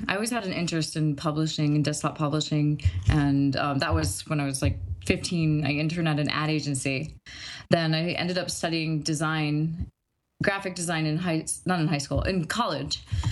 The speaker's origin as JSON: {"language": "English", "region": "Florida", "country": "United States", "said": "by the way, I'm from South Florida."}